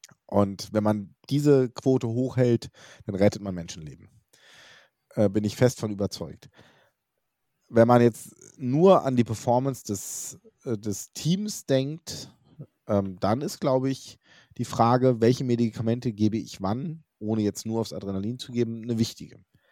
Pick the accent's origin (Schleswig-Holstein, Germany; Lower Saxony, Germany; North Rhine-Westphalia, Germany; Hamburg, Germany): Lower Saxony, Germany; als Niedersachse